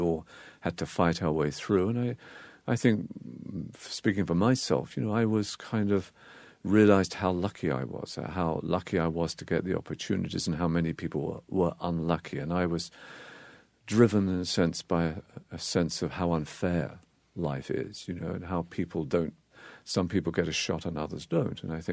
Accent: England, United Kingdom; I grew up in England.

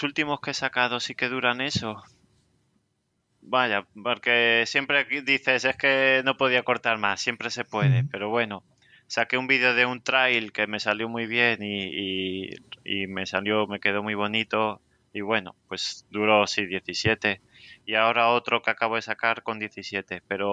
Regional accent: Madrid, Community of Madrid, Spain; now in Galicia, Spain; Yo también los he sufrido aquí al llegar, todavía soy el madrileño, vamos.

